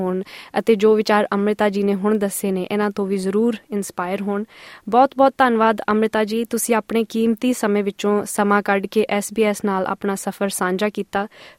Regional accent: Australia; ਮੈਂ ਵੀ ਆਸਟ੍ਰੇਲੀਆ ਵਿੱਚ ਜੰਮੀ ਪਲੀ ਹਾਂ

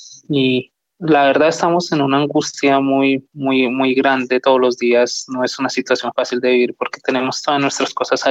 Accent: Colombia; now in Australia; hace 7 años desde que yo me fui de Colombia a Australia.

